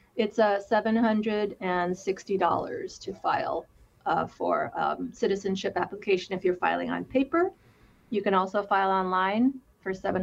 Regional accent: Philippines; now in United States; we are a family of immigrants. I am from the Philippines, and my we came here as immigrants in the 1960s. And actually, my parents settled in a rural area in Wisconsin.

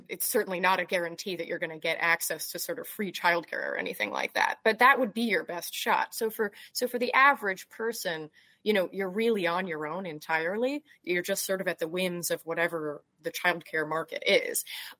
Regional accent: United States; now in United Kingdom; And I remember hearing that, and just as an American, like, my impulse, everything in me was just like, wait

